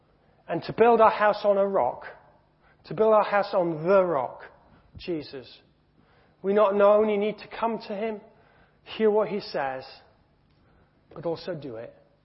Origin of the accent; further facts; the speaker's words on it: Hong Kong; We never had coal fires growing up in Hong Kong.